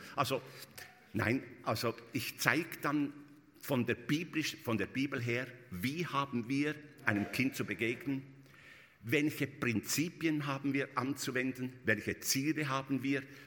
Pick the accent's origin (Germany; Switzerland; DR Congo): Switzerland; Ich bin in der Schweiz aufgewachsen, bin erst Lehrer gewesen.